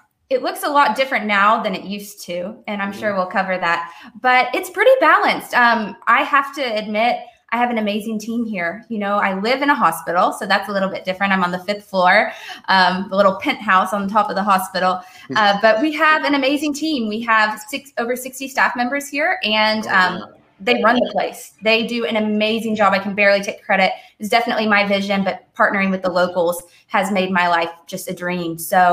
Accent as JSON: {"language": "English", "region": "Kentucky", "country": "United States", "tie": "born or raised there", "said": "My background, I grew up in Kentucky, Southern Kentucky."}